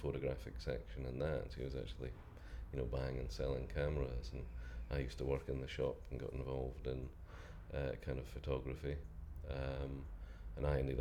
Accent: Edinburgh, Scotland, United Kingdom; I'm 51, I'm from Edinburgh, in Scotland.

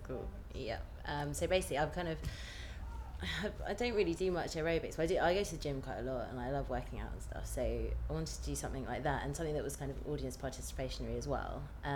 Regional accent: Letchworth, East of England, United Kingdom; now in London, United Kingdom; I grew up in Letchworth, which is the first garden city in the world. As the first roundabout in the world as well, and I went to school in Bedford, but now I live in Highbury in Islington, but yeah, so I work in London.

